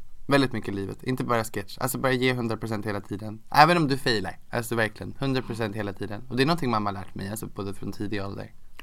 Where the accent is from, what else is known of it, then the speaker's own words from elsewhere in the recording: Västervik, Kalmar County, Sweden; born there; also born or lived in Linköping; jag föddes i Västervik, kommer jag ihåg.